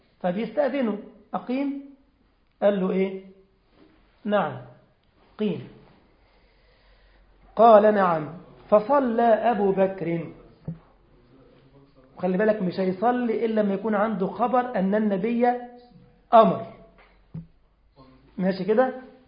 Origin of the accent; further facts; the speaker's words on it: Egypt; أنا جاي من مصر طبعا، المواعيد غير مواعيدكم خالص